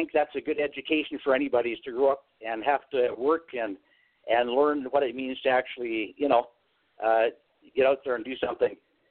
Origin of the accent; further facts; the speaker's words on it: Alberta, Canada; I was born in the Western Canada, the province of Alberta, near the city